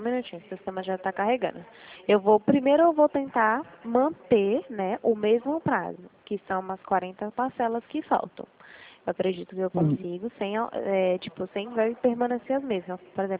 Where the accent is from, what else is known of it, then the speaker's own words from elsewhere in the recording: São Paulo, Brazil; Sou de São Paulo.